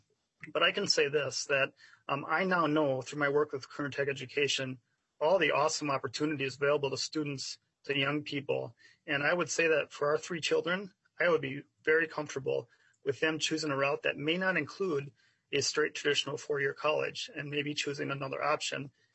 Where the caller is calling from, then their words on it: Red Wing, Minnesota, United States; I'm dialing in from Red Wing, Minnesota this morning.